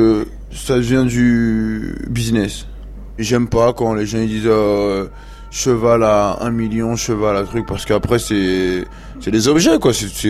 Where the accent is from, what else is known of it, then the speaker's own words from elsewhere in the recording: Montreuil, Île-de-France, France; Je suis de Montreuil, je suis rappeur et je suis cavalier du 9-3.